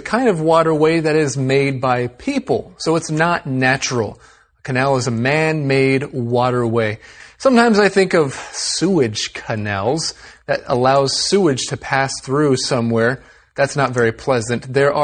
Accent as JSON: {"language": "English", "country": "Taiwan", "tie": "born or raised there", "said": "I grew up in Taiwan. You look at me, and I don't look Taiwanese, but as strange as it sounds, I did. I grew up here."}